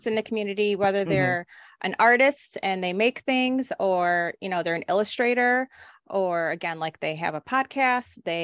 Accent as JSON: {"language": "English", "region": "Texas", "country": "United States", "tie": "born or raised there", "said": "But growing up, I grew up in Texas"}